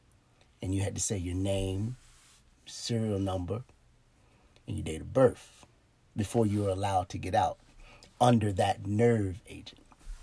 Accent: Jupiter, Florida, United States; I grew up in a small town. Well, at the time it was a small town called Jupiter, Florida.

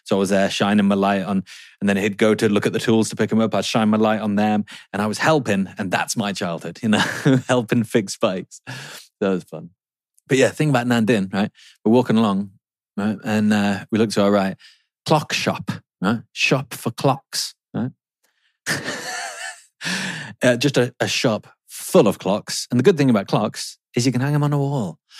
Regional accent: England, United Kingdom; I don't know what mine would be being English.

